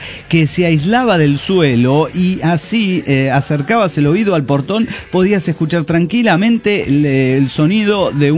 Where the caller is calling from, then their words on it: Valencia, Carabobo, Venezuela; de Valencia, Venezuela.